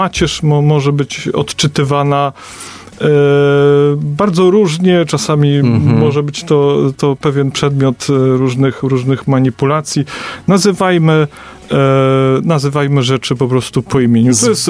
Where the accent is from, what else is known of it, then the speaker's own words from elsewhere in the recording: Puck, Pomeranian Voivodeship, Poland; born there; now in Wejherowo, Poland; Urodziłem się w Pucku, mieszkam w Wejherowie. Rodzice jakby tutaj okolice Pucka i właśnie Wejherowa